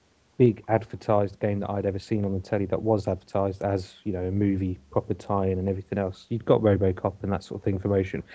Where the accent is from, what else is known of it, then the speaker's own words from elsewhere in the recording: East of England, United Kingdom; I was from Norfolk.